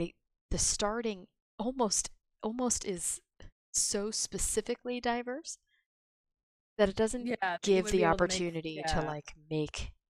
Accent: United States; I'm from America, it's all about us.

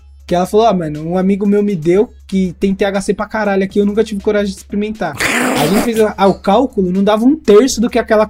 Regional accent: Osasco, São Paulo, Brazil; eu sou de Osasco, cara. Que rolê que tinha Osasco?

